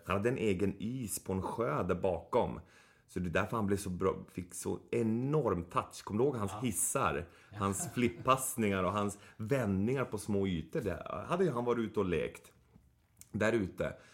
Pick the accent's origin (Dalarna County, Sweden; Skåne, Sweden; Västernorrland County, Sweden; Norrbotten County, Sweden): Norrbotten County, Sweden; Boden; Och så var det där vi växte upp i Boden också. Att det var skog i närheten.